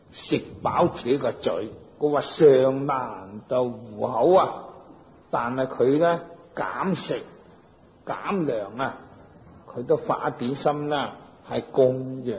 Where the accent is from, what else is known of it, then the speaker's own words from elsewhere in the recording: Hong Kong; born there; 因为我个乡下近到香港咧就好近嘅啫，响深圳过啲就系噶啦。咁所以我虽然咧我本人就香港出世啊